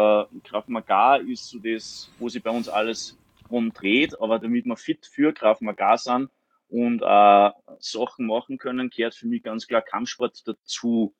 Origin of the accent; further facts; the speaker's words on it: Salzburg, Austria; Ich bin aus Salzburg. Ich habe eine Krav Maga Schule in Salzburg.